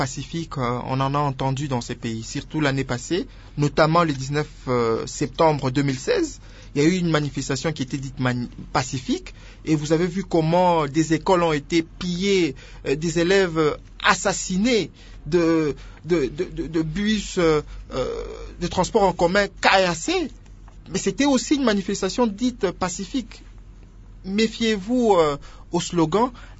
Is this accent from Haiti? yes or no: no; DR Congo; Et nous, en tant que Congolais, en tant que jeunes